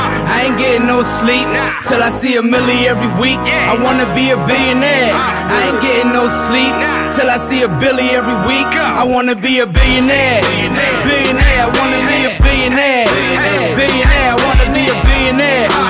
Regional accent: Dominican Republic; Yeah, Dominicano here, Papi.

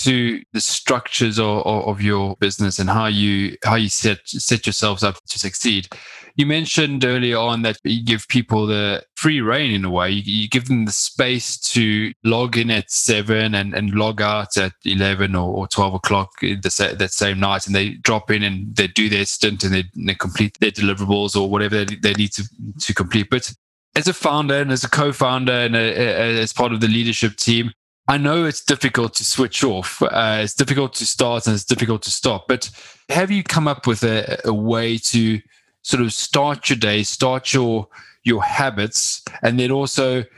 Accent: South Africa; I'm originally from South Africa

